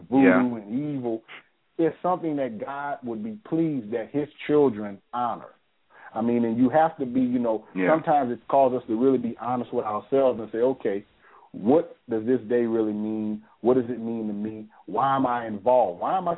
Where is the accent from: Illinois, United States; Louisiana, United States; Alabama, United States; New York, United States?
Louisiana, United States; New Orleans; I'm from Louisiana. I'm from New Orleans. Born in New Orleans, raised in Louisiana. My daddy's from New Orleans.